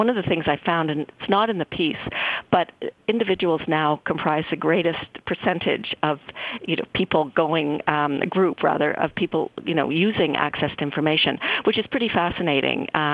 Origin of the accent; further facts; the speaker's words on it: Canada; as a Canadian, I felt